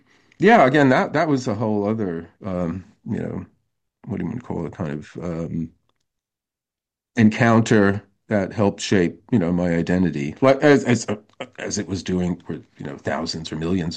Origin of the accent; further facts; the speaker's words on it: United States; at least for myself growing up in the States in the 60s, was popular culture of the 40s or the 30s or 40s.